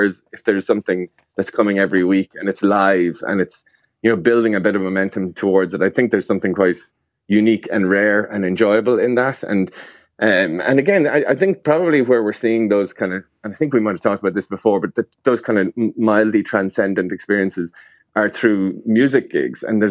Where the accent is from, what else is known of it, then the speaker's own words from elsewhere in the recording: Ireland; I'm an Irish rugby fan, and every quarter final that we think we're going to get through